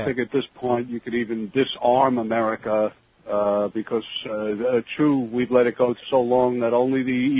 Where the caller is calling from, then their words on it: Long Island, New York, United States; Long Island.